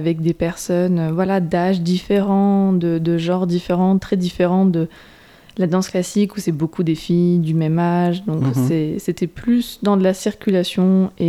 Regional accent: Hauts-de-France, France; parce que je viens du nord de la France, en Picardie, on fait beaucoup de tir à l'arc.

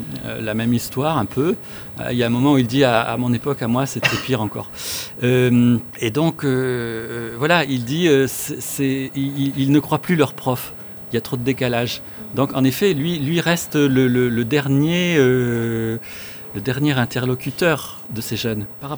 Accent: Morocco; born there; Moi, je suis né au Maroc. Je suis marié avec une jeune femme d'origine algérienne.

